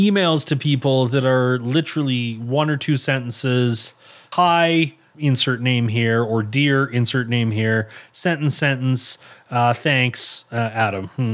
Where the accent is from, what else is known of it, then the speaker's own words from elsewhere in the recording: Canada; again, we're Canadian. A maple syrup, moose, Royal Mountain Police, like, like whatever, like RCMP. That's, you know, that's all us.